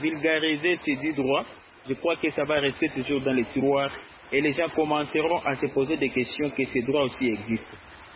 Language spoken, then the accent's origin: French; DR Congo; ici chez nous en RDC